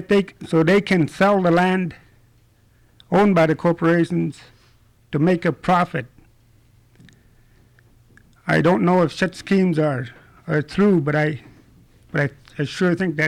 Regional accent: Dillingham, Alaska, United States; I'm from Dillingham. I'm a shareholder of BBNC and Chogyong Limited.

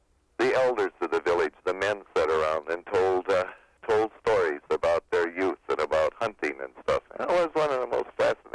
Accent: Wisconsin, United States; I grew up in Wisconsin, and I was a typical street kid, and then came the time to go to college, and I rambled around the country.

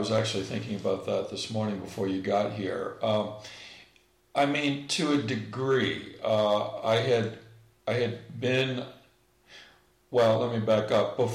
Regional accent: Pennsylvania, United States; I grew up in Western Pennsylvania.

